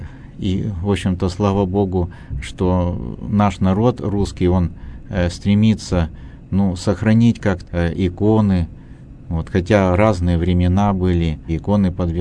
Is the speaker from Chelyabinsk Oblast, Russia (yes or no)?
no; Bashkortostan, Russia; Я сам родился, вырос в Башкирии